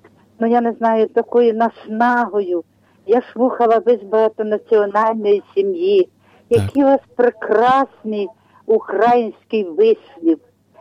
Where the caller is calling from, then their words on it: Ternopil Oblast, Ukraine; Тернопільщина.